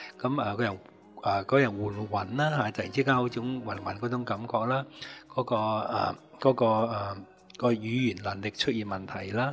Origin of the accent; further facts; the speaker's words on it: China; 就比較食小麥多過食我哋中國人或者亞洲人食飯啦